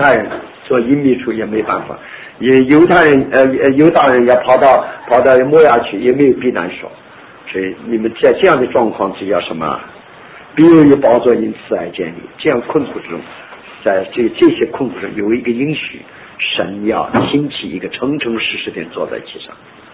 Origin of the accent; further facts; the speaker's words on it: China; 我们中国人说文人相轻四渎二然